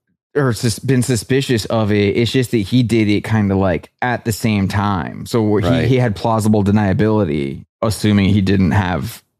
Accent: Nashville, Tennessee, United States; We're from Nashville and in Nashville, and I think it's also a lot of people who wish they could have the career

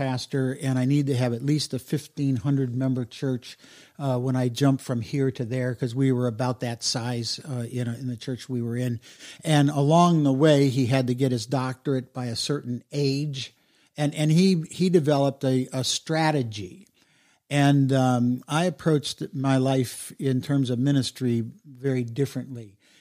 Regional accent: Birmingham, Michigan, United States; also born or lived in Detroit; When we moved from Detroit to Birmingham, Michigan, we couldn't find one of those, so we went to an Episcopal church, but the family sort of drifted away.

